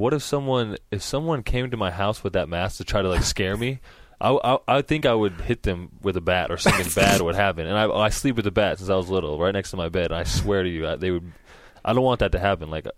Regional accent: Agoura, California, United States; I grew up in Agoura. We played football.

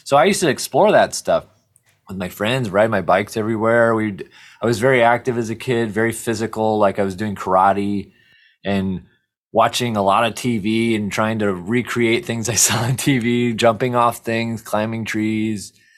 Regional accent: SeaTac, Washington, United States; Yeah, I grew up in SeaTac, Washington, which is right by the airport and outside Seattle or south of Seattle.

